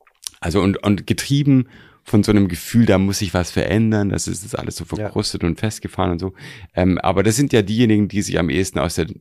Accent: Baden-Württemberg, Germany; wo ich groß geworden bin, also das war komplettes CDU-Land, also aber einfach jetzt, also einfach in dem Ort, in dem ich groß geworden bin. Und das war schon, also Baden-Württemberg ist natürlich, das wissen wir, Ewigkeiten natürlich fest in CDU-Hand gewesen.

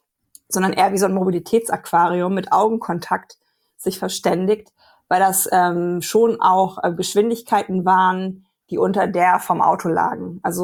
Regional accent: Hamburg, Germany; ich möchte in Hamburg wohnen bleiben. Ich bin Hamburgerin, ich gehe nicht aufs Land.

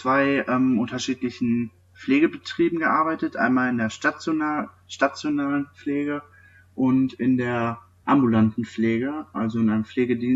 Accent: North Rhine-Westphalia, Germany; Ich komme aus der Nähe von Neheim

